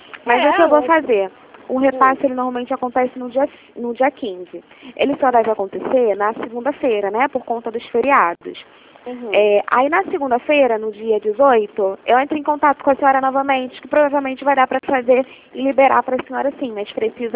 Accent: Rio de Janeiro, Brazil; Isso, sou do Rio de Janeiro.

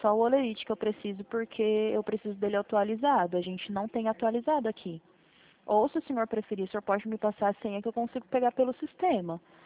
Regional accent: Presidente Prudente, São Paulo, Brazil; Eu sou de Presidente Prudente, sou do interior de São Paulo. Eu fico na matriz da Poupa-Cred.

